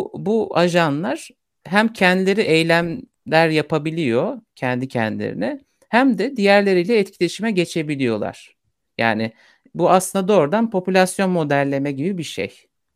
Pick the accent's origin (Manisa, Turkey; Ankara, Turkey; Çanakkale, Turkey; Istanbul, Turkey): Çanakkale, Turkey; Ya şöyle ben üniversiteye kadar küçük şehirdeydim. Çanakkale'de yaşadım. Orada büyüdüm diyebilirim.